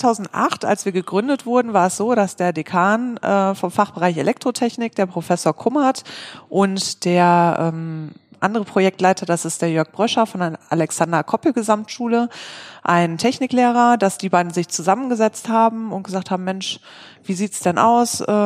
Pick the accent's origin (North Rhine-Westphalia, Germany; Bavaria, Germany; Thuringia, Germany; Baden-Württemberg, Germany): North Rhine-Westphalia, Germany; Hagen; Wir kommen aus Hagen, wohnen da jetzt auch